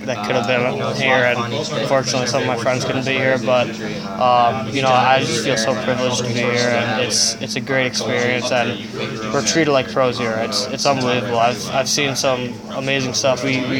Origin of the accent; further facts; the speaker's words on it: Hinsdale, Illinois, United States; I grew up in Hinsdale, Illinois, like 25 miles west.